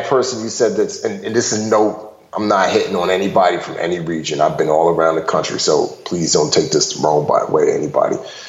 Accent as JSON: {"language": "English", "town": "Bronx", "region": "New York", "country": "United States", "tie": "born or raised there", "said": "because I grew up in the Bronx. And me growing up in the Bronx, especially in my first command, because all I knew was Bronx"}